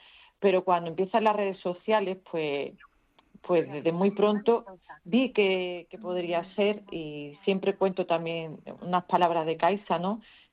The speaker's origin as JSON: {"language": "Spanish", "town": "Trebujena", "region": "Andalusia", "country": "Spain", "tie": "born or raised there", "said": "sigue siendo la casa familiar donde me crié, donde nacieron todos mis hermanos, y esa es la sede principal. Seguimos estando en Trebujena"}